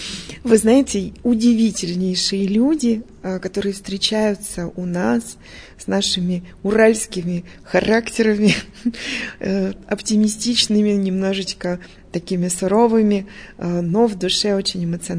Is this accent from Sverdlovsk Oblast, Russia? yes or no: yes; Yekaterinburg, Sverdlovsk Oblast, Russia; я сама екатеринбурженка, коренная екатеринбурженка. Я родилась в Юго-Западе, ходила в 85-ю школу, жила на Бардино.